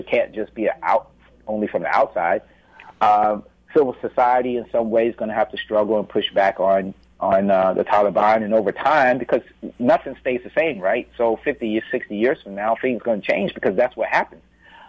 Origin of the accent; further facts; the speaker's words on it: the South, United States; But, you know, sometimes I look at our own country in the South. I'm a Southerner.